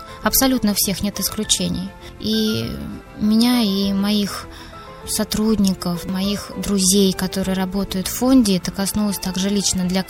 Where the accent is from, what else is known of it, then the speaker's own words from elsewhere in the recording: Ryazan, Ryazan Oblast, Russia; Родилась я, росла, взрослела в нашем родном городе, городе Рязань.